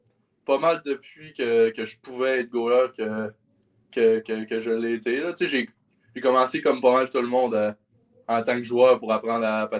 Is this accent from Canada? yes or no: yes; Alma, Quebec, Canada; now in Cranbrook, Canada; Je viens d'Alma, au Québec. Puis là, en ce moment, je joue à Cranbrook dans la BCHL.